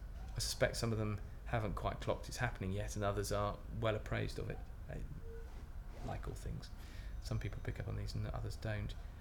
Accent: London, United Kingdom; also born or lived in Oxford; I currently live in Bristol, which is about as far south as I've ever lived in my life, although I did spend part of my childhood growing up in London and part of it in Oxford.

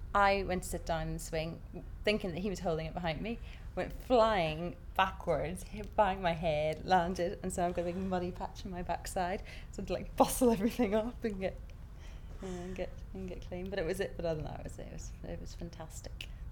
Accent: Belfast, Northern Ireland, United Kingdom; I'm 28 years old and I'm from Belfast but living in... I really don't have anywhere to live at the moment because I haven't got a house. So kind of London, kind of Cambridge, kind of everywhere, Gloucestershire. I've got lots of homes.

